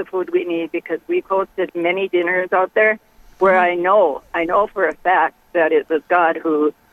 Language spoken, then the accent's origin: English; Lancaster, Minnesota, United States; I am from Lancaster, Minnesota, originally, I guess. I lived in a little town when I was growing up.